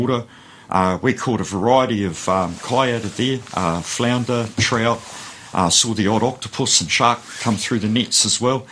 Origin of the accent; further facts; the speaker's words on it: Wellington, New Zealand; I grew up in the Wairarapa. I'm from the South Wairarapa.